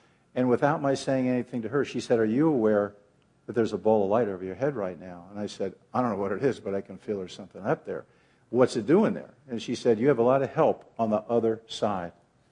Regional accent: Connecticut, United States; And being from the East Coast, I'm from Connecticut originally, I was hesitant

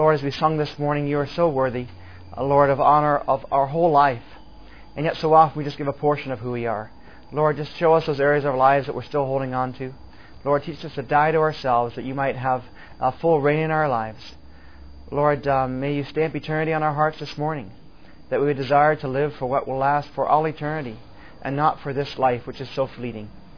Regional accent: Papua New Guinea; also born or lived in Australia; My citizenship is British. I was born in Australia. I grew up in Papua New Guinea with New Tribes Mission. I went to an American school, and then I married a Canadian.

